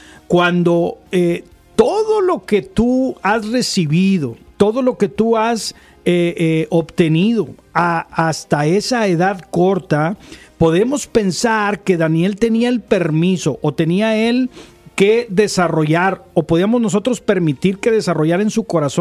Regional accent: Mexico; moved away; Como personas que venimos de México a estar aquí, pues no tienes como que mucha chance que la persona que aquí nace.

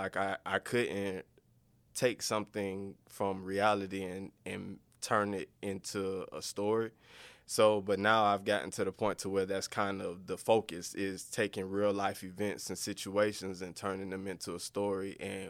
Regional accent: Gainesville, Florida, United States; I'm from Gainesville, Florida, and I do comic books.

